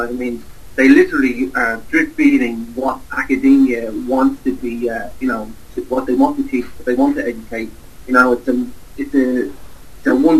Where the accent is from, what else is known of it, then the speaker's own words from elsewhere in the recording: Ireland; when I was growing up in Ireland